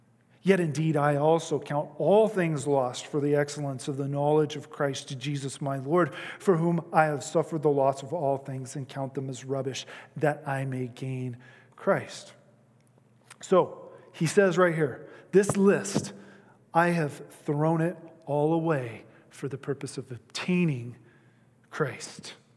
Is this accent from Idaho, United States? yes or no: yes; Pocatello, Idaho, United States; I come from Pocatello in Idaho, and it's a largely or predominantly LDS community.